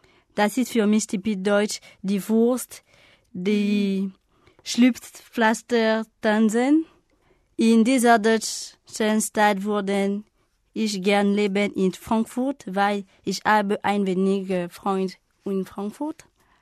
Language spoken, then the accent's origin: German; Libreville, Estuaire, Gabon; German is a second language; Ich komme aus Libreville, Gabun. Ich bin in 1997 geboren. Ich lerne Deutsch